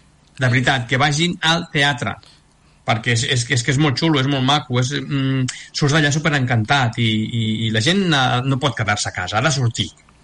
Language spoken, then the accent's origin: Catalan; Canet de Mar, Catalonia, Spain; Jo soc de Canet de Mar, i aleshores d'allà és d'on va néixer … tres... Bueno, jo soc adoptat, de Canet de Mar, però bueno... Tres membres de … que som de Canet de Mar